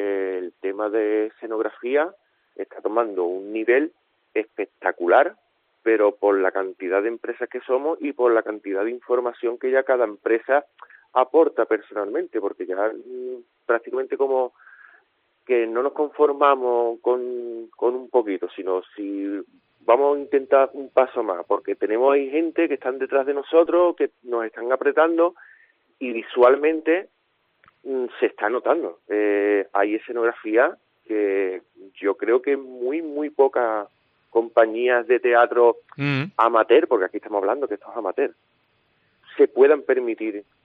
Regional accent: Cádiz, Andalusia, Spain; somos todos de Cádiz. Y somos todos los artesanos, somos todos menores de 45, 46 años para abajo.

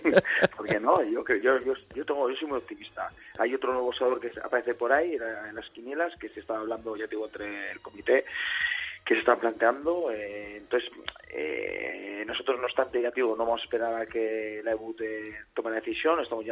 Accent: Bilbao, Basque Country, Spain; nosotros somos de Bilbao, y bueno, y se hace lo que haga falta.

